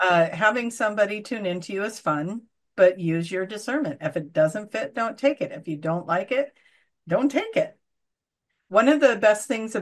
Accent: Banks, United States; that's my hometown that she just was from. To clear that up for you guys, Banks is where I live. So, and it's not a huge town.

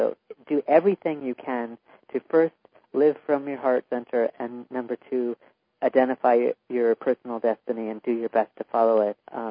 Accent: Ashland, Oregon, United States; to Ashland, Oregon, my hometown, which I love

